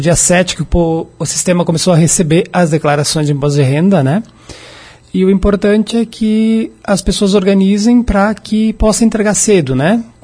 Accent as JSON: {"language": "Portuguese", "country": "Brazil", "said": "Nós, como bons brasileiros e tal, né?"}